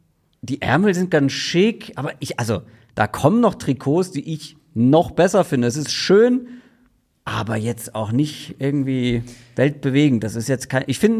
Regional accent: Hamburg, Germany; Also ich bin ja wirklich auch als Hamburger jemand, der kein Blatt vorm Mund nimmt

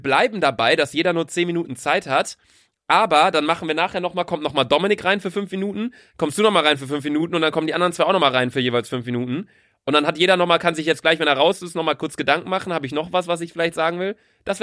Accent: Bielefeld, North Rhine-Westphalia, Germany; also wir kommen ja eigentlich gebürtig aus Bielefeld, da sagt man auch Leberkäse.

